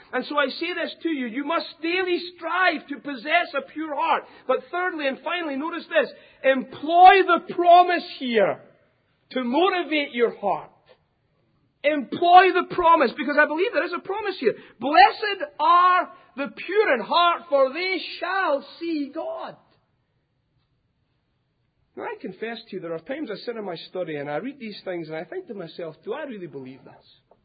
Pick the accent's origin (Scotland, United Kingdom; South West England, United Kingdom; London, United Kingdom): Scotland, United Kingdom; being a Scotsman